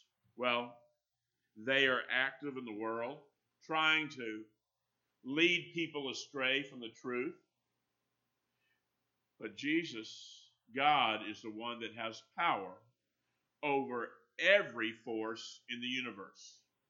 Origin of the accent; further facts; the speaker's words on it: Florida, United States; I was telling Lana one day after a hurricane, growing up in North Florida, no power, windows are open